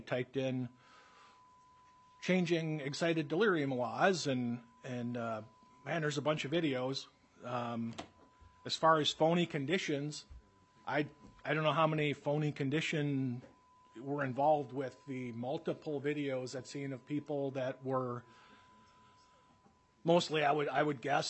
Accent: Minnesota, United States; And since we're from Minnesota, I'm just going to throw out a suggestion.

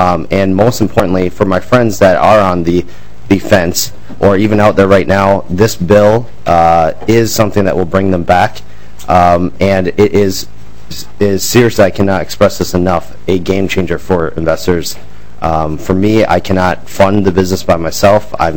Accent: Blaine, Minnesota, United States; First and foremost, I grew up in Blaine, Minnesota.

